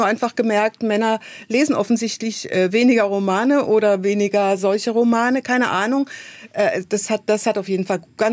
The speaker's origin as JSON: {"language": "German", "town": "Cologne", "region": "North Rhine-Westphalia", "country": "Germany", "said": "Ja, und ich bin Kölnerin mit badischem Migrationshintergrund."}